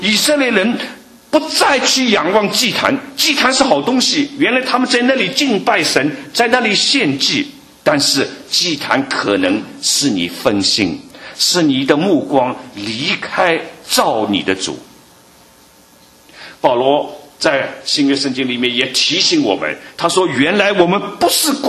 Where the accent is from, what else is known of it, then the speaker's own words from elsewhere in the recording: Shanghai, China; 我在从小在上海长大，上海有一座楼叫